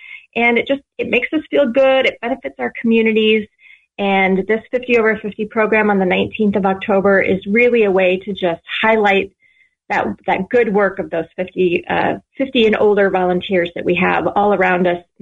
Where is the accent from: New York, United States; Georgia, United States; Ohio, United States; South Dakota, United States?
South Dakota, United States; I am no stranger to the area. I was born and raised in South Dakota, so I'm just across the border.